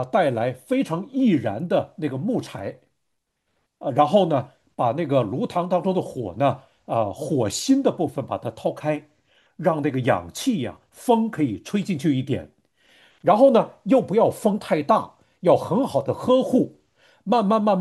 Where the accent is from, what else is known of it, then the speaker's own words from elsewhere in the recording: Northeast China, China; 我小的时候生活在东北的农村